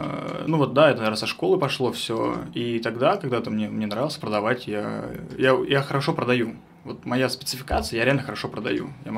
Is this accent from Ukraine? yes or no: no; Ufa, Bashkortostan, Russia; я сам родом из Уфы